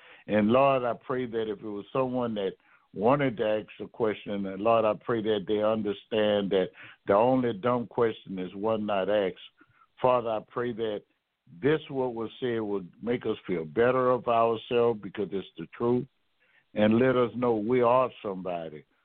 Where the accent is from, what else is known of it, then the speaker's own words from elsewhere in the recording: Louisiana, United States; and I'm from Louisiana and gumbo, that's a staple.